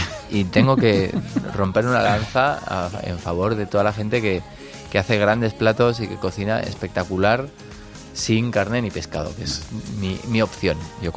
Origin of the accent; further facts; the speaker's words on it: Spain; el momento de comer es un ritual y en España lo vivimos como tal y no podemos olvidarnos de que No somos ingleses, ni noruegos, ni alemanes